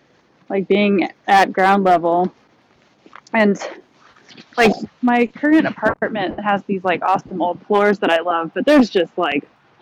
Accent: Georgia, United States; Well, I was raised in Georgia, and that was like, cockroach.

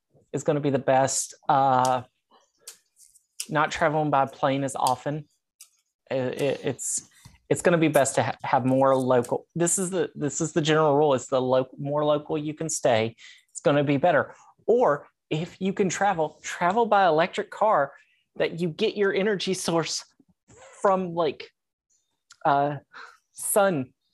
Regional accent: Tennessee, United States; And houses, like I'm from Tennessee, it can get cold.

